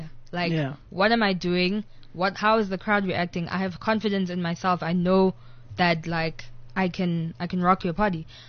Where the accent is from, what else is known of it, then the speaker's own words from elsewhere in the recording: Durban, KwaZulu-Natal, South Africa; It fit really well because I mean I'm from Durban, really. Yeah. Like originally I am from Durban.